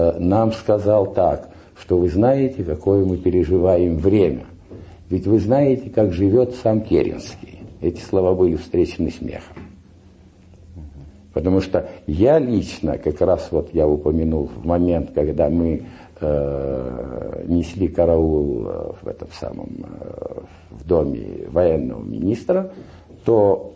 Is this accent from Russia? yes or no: yes; Voronezh, Voronezh Oblast, Russia; я, потому что выбрал вакансию в свой родной город, ехал, значит, к себе в Воронеж.